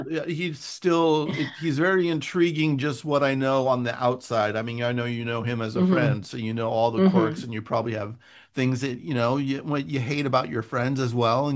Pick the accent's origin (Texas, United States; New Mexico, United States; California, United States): California, United States; Millbrae; I grew up in Millbrae, which is